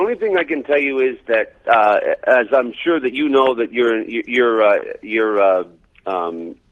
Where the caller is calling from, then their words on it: Vermont, United States; from Vermont.